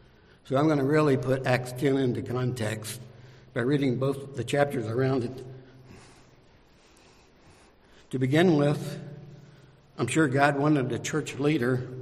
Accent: Kentucky, United States; And then since I was from Kentucky, probably most of my diet was pork products.

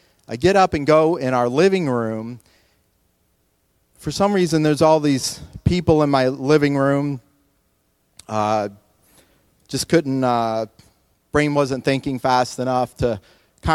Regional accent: the South, United States; I'm from the South

